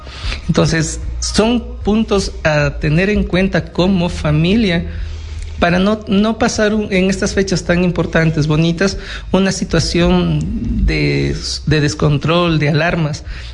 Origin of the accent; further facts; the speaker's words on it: Ecuador; nosotros a veces como latinos o como ecuatorianos somos muy buenos para actuar cuando pasó